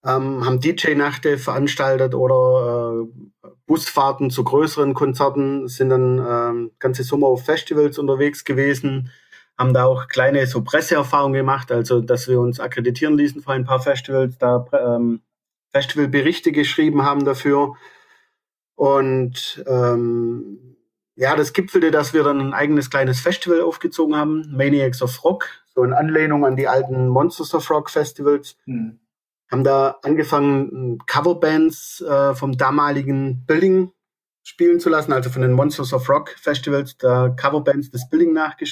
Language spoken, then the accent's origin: German; Aalen, Baden-Württemberg, Germany; also ich komme aus Aalen